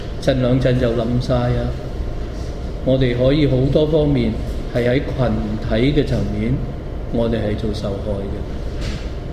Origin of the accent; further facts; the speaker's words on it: China; 咁咁多人，絕大部分就係我哋中國人啦